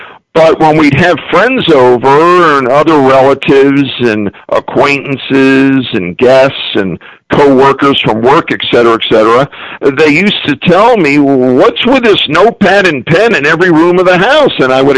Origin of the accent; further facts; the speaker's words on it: United States; So I am bilingual, even though I'm American. I'm a Native American.